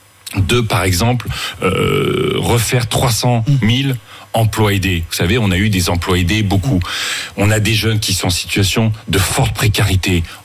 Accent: France; Franchement, on est français

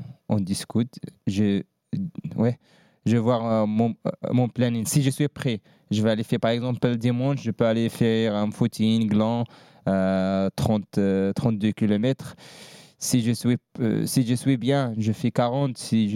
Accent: Morocco; Oui, je retournais chez moi au Maroc.

